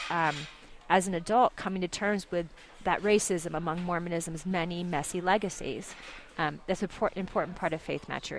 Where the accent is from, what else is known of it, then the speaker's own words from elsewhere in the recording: California, United States; was virtually indistinguishable from other, you know, fair hair, you know, other kids growing up in Southern California.